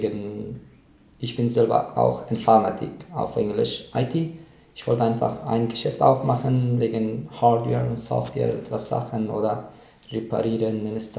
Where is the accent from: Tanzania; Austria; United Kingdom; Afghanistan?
Afghanistan; now in Munich, Germany; ich komme aus Afghanistan, bin ich seit 4 Jahren in München, in Deutschland.